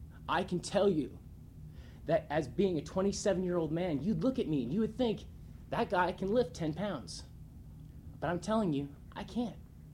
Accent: Juneau, Alaska, United States; I'm from Juneau. I appreciate the opportunity to testify here today. I'm 27 years old.

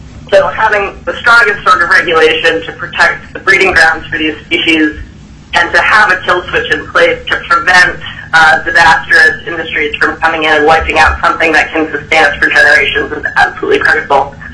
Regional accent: New England, United States; moved away; I grew up in New England, where I watched the fishing industry collapse around me, and was really excited to move to Alaska, start a business there

